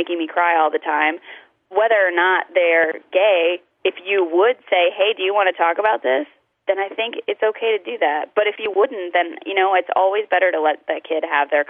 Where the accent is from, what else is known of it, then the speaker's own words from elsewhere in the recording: the South, United States; I'm from the South, so it was a little nerve-wracking, but I was also at a liberal arts college, so I had a huge support.